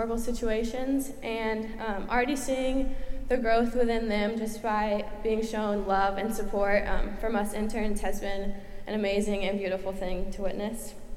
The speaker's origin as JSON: {"language": "English", "town": "Indianapolis", "region": "Indiana", "country": "United States", "lives_now": "Bloomington, United States", "said": "I'm from Indianapolis, but I'm usually in Bloomington, Indiana, where I go to school."}